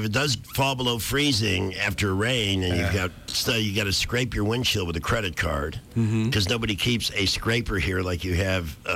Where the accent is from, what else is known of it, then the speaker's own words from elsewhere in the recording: Chicago, Illinois, United States; You know, I don't know if you know this. I grew up in Chicago.